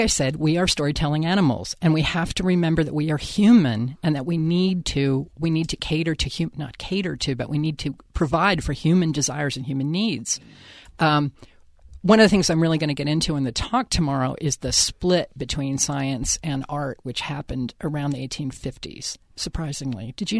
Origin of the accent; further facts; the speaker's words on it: San Francisco, California, United States; I'm from San Francisco, and my husband says everyone in San Francisco talks about the next meal at the meal they're eating